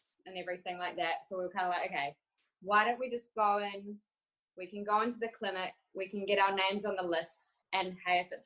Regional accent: New Zealand; I'm a Kiwi.

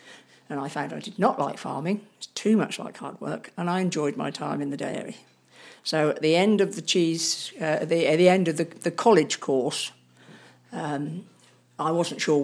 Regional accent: Luton, East of England, United Kingdom; I was born and brought up in Luton in Bedfordshire.

